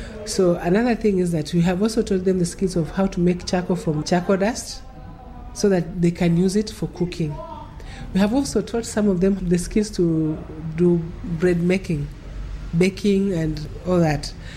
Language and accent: English; Kilifi, Kilifi County, Kenya; I come from Kilifi, and I cannot travel to Kilifi.